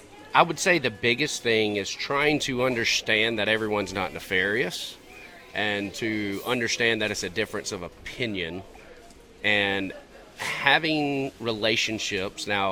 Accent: Rock Hill, South Carolina, United States; Born and raised in Rock Hill. Love the community.

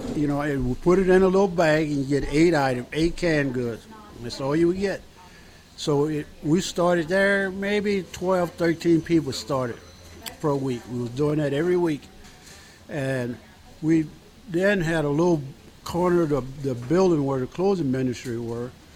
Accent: New Orleans, Louisiana, United States; born there; I was born in New Orleans, Louisiana, home of the Cajuns.

